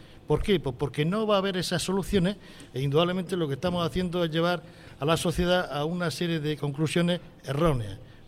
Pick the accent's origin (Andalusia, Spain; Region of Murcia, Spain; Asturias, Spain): Region of Murcia, Spain; Lorca; Yo soy de Lorca, como sabe, y además de regadío, pero soy un enamorado del secano.